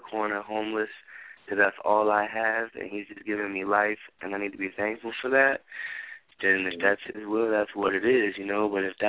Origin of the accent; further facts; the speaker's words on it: New Jersey, United States; now in Miami, United States; I live in Miami right now, but I'm originally from New Jersey. So off the bat, my flow, my delivery, some people say is that up north kind of style.